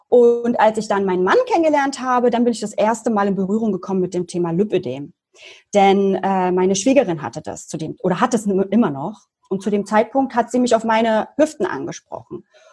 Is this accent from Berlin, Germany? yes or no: yes; Berlin, Germany; ich komme aus Berlin, bin jetzt 33 Jahre alt, also 87 geboren